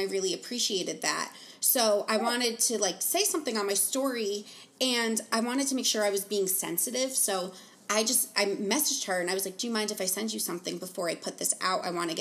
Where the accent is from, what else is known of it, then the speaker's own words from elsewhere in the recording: New Jersey, United States; now in Manhattan, United States; I grew up in New Jersey, very Italian, everyone's white, yeah, like in, yeah, the town that I came from. But through living in Manhattan for the past 7 years